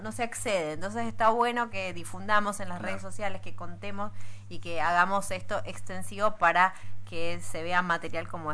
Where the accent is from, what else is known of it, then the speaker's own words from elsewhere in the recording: Mendoza, Argentina; Todas esas cosas que nos identifican como mendocinos